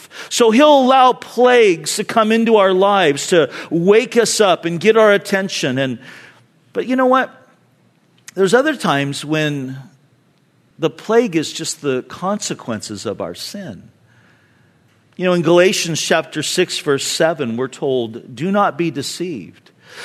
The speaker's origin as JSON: {"language": "English", "region": "California", "country": "United States", "tie": "born or raised there", "said": "When I was growing up in Orange County, my friends and I, in my neighborhood where I lived, we liked to play cowboys and Indians when we were young."}